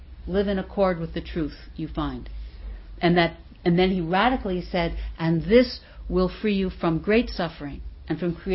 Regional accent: New York City, New York, United States; I remember I grew up in New York City, and it wasn't when I went away to college from the far reaches of Cambridge, Massachusetts, and looked back at New York

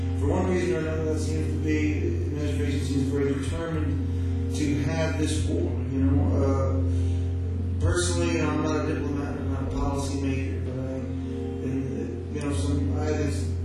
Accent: New Jersey, United States; I was from New Jersey

